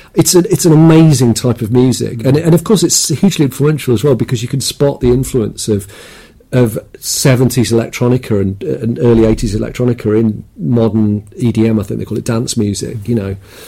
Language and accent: English; Lincoln, East Midlands, United Kingdom; We probably don't think of there was a punk band now, but growing up in Lincoln, you know, this was kind of passably punk.